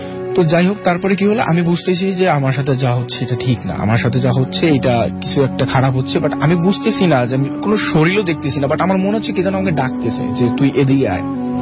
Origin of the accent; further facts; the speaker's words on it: Barishal, Barisal Division, Bangladesh; now in Dhaka, Bangladesh; আমার হোমটাউন বরিশাল, আমি ঢাকা মহাখালীতে থাকি।